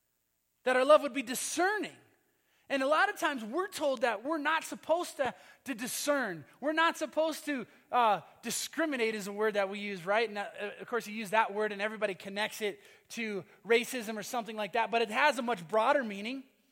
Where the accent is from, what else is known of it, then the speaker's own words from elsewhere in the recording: Minnesota, United States; some of you know I'm from Minnesota. Many of you know I'm from Minnesota. Go Vikings.